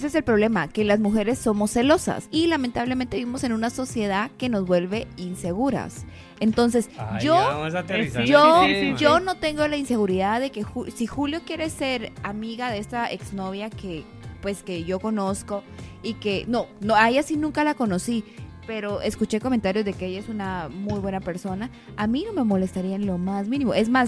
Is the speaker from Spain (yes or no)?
no; Guatemala; yo crecí en Guatemala.